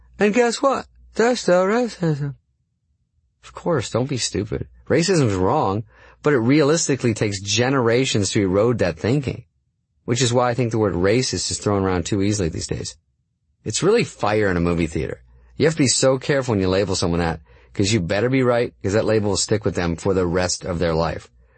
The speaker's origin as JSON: {"language": "English", "region": "Arizona", "country": "United States", "tie": "born or raised there", "said": "I was brought up in Arizona"}